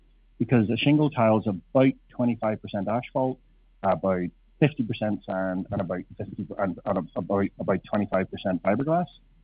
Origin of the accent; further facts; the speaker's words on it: Ireland; now in Canada; So as you may hear from my accent, I'm actually not from Canada, originally from Ireland